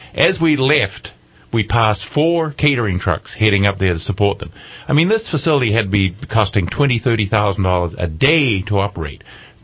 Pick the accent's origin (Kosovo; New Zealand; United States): New Zealand; Queenstown, Otago; And as you know, I'm from New Zealand, yeah. And I was down there 2 months ago. And the community I'm from in New Zealand, Queenstown on the South Island